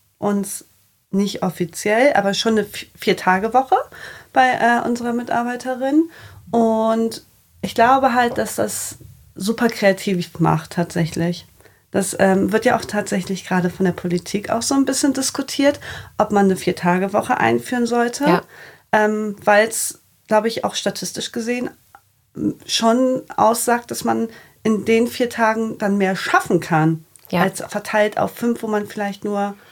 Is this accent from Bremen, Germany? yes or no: yes; Bremen, Germany; born there; also born or lived in Cologne; Ich bin gebürtige Bremerin, habe in Köln, im schönen Köln, 4 Jahre gelebt